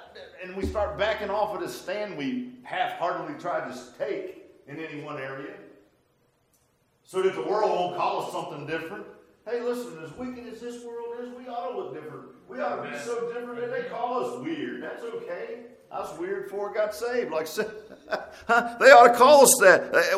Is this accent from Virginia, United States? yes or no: yes; Virginia Beach, Virginia, United States; I grew up in Virginia Beach, and it was a black cemetery there